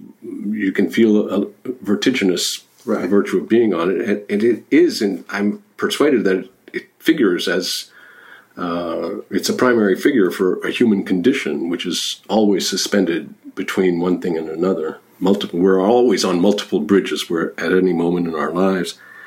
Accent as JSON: {"language": "English", "town": "Rome", "region": "Lazio", "country": "Italy", "tie": "born or raised there", "said": "in our city where we grew up in Rome"}